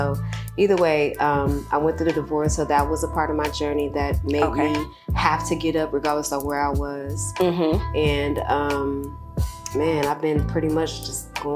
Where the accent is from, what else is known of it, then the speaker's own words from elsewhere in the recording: Peoria, Illinois, United States; now in Georgia, United States; Peoria, Illinois. Okay. Shout out P-Town. Yeah. So I moved here to Georgia in 07.